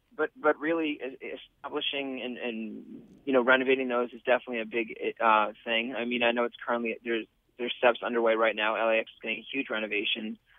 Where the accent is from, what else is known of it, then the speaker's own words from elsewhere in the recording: New York, United States; I grew up in New York, right outside of New York City.